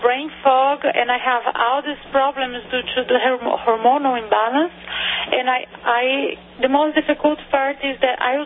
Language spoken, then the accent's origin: English; Brazil; English is a second language; now in United States; I'm from Brazil.